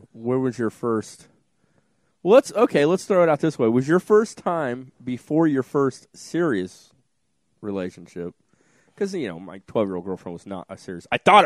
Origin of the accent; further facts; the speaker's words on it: Ohio, United States; moved away; I was born in Ohio, but I moved out of Ohio in the late 80s. And Stu and I both moved. Well, I moved back to Ohio.